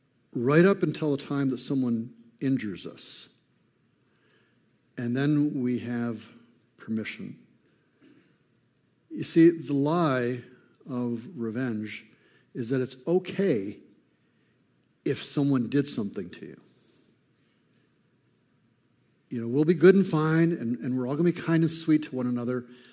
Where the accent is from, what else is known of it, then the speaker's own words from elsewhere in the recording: Flint, Michigan, United States; When I was growing up in Flint, I grew up in Flint, Michigan, a place of sunshine and unicorns and rainbows.